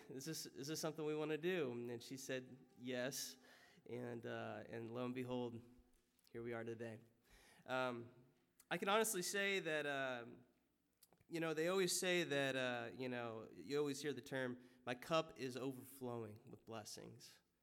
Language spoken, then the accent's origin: English; Trenton, Missouri, United States; I'm originally from Trenton, Missouri, and so not too far from here. I grew up there.